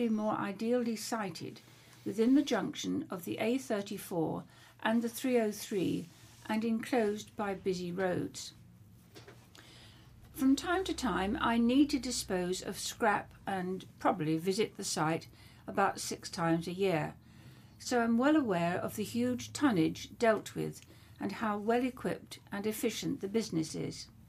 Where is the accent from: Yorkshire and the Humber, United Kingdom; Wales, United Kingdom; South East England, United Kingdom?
South East England, United Kingdom; Being born and bred in Hampshire, I do not wish to be tied with a pig